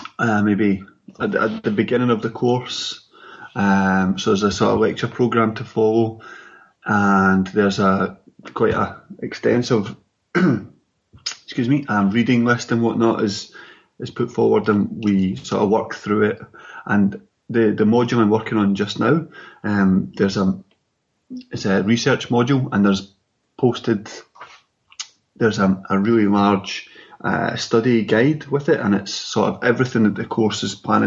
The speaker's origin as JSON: {"language": "English", "town": "Glasgow", "region": "Scotland", "country": "United Kingdom", "said": "I'm from Glasgow, but I moved up to Dundee for the undergrad."}